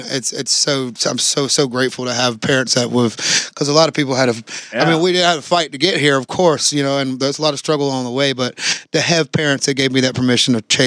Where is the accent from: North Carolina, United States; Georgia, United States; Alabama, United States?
Georgia, United States; I grew up in Georgia, so I think I was just lucky to be around a lot of good tunes.